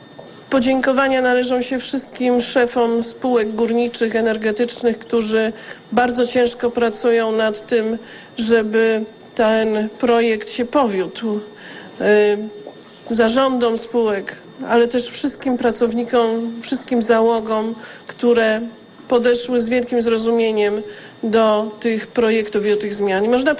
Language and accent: Polish; southern Poland, Poland; sama jestem związana z gminą górniczą, sama pochodzę z tego regionu i wiem doskonale, że dla nas tutaj, ludzi mieszkających na południu Polski